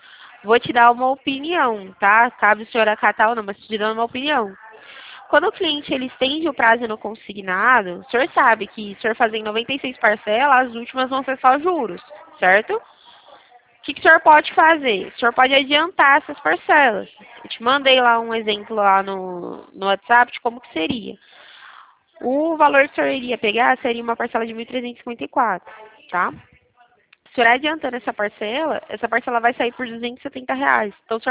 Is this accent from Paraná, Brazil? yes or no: no; São Paulo, Brazil; Eu sou do estado de São Paulo.